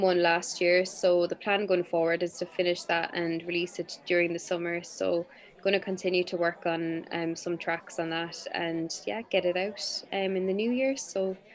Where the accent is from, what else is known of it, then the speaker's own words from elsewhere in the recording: Cork, Munster, Ireland; reflecting that experience growing up in Ireland and my childhood.